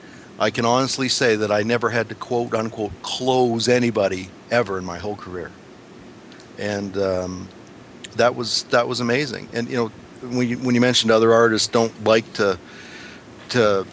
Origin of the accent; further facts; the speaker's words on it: Saskatchewan, Canada; And I grew up in Saskatchewan. That's the province next door. We're right above Montana. Saskatchewan is one over to the east. And it's heavy into oil and farming.